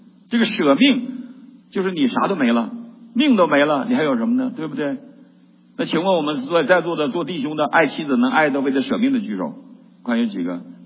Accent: Northeast China, China; 我们东北人有句话，谁怕谁呀、啊？

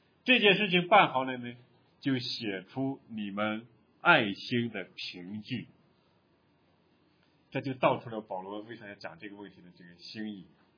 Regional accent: China; 我们中国人说一是一，二是二，三就不是三了，是吧？

